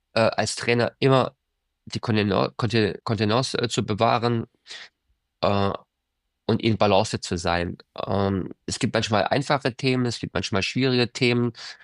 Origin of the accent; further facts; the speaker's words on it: Germany; first language German; in Deutschland schon auch schön wäre, zu arbeiten in der Muttersprache, da wo ich aufgewachsen bin, da wo ich auch selber Fußball gespielt habe